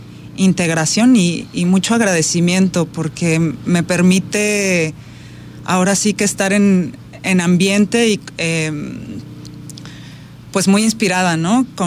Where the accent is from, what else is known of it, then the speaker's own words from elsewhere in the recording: Tampico, Tamaulipas, Mexico; Yo soy originaria de Tampico, pero ya tengo alrededor de 5 años viviendo aquí.